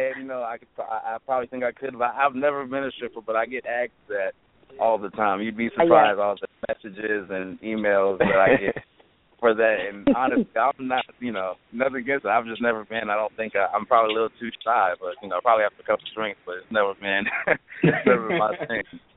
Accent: West Coast, United States; I'm from the West Coast, so I'm a … fan. You know, that's where I was raised.

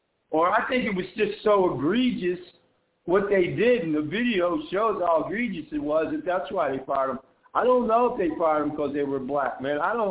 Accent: Beaver Falls, Pennsylvania, United States; I'm from Beaver Falls, PA. It's right outside of Pittsburgh, PA.

